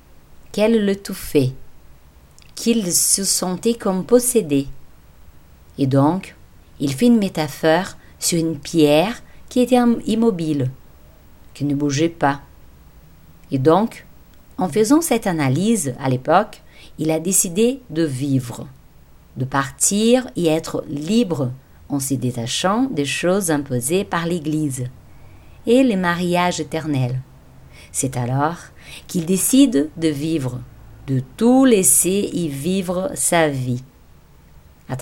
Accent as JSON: {"language": "French", "country": "Brazil", "accent": "Brazilian", "second_language": "French", "said": "par peur de faire des fautes de français à l'oral, ou par peur que vous entendiez mon bel accent brésilien"}